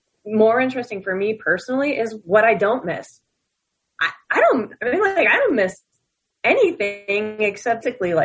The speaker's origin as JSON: {"language": "English", "town": "Pittsburgh", "region": "Pennsylvania", "country": "United States", "tie": "born there", "said": "I was born outside of Pittsburgh, Pennsylvania."}